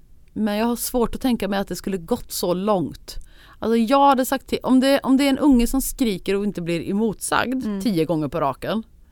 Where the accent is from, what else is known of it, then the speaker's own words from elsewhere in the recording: Värmland, Sweden; accent: Värmländska; tycker jag inte att jag pratar särskilt mycket värmländska.